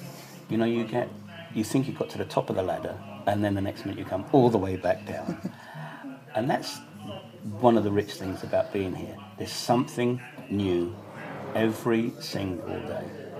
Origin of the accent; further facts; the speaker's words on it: United Kingdom; even as a Brit, sometimes I get hurt about it.